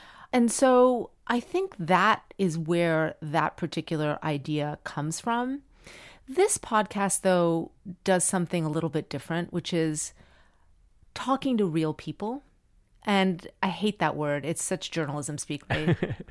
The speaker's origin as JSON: {"language": "English", "town": "Miami", "region": "Florida", "country": "United States", "tie": "born or raised there", "said": "I was growing up in Miami and I was a Latina. And I actually didn't realize that not everyone was Cuban around me. I didn't grow up as a minority. I grew up in Miami and everyone spoke Spanish."}